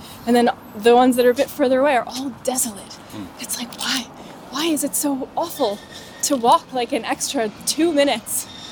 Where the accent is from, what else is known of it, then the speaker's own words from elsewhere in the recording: New York, United States; because I grew up out on Long Island in the suburbs.